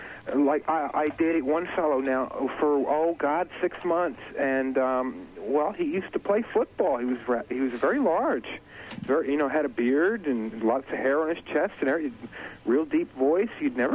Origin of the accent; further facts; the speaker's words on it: Philadelphia, Pennsylvania, United States; I'm from Philadelphia.